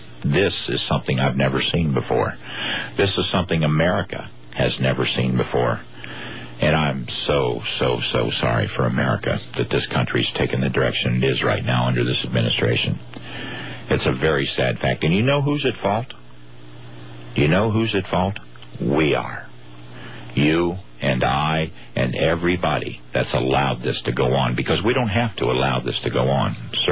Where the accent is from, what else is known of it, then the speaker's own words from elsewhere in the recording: United States; I'm an American. I want any president to do the best job possible.